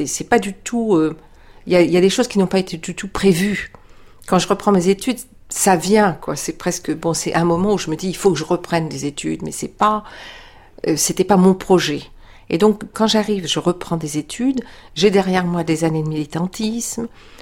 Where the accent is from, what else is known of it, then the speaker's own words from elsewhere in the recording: France; il n'y a pas l'écart, ah, c'est les Américains et moi, je viens de la France.